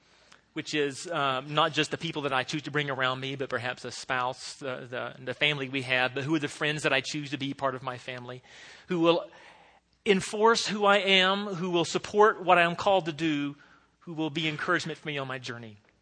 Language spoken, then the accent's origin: English; the South, United States; for me, I would say I'm a Southerner because I'm from the South.